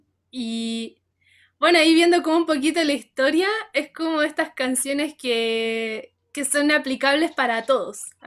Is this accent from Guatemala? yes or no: no; Chile; tengo 18 años, soy de Chile también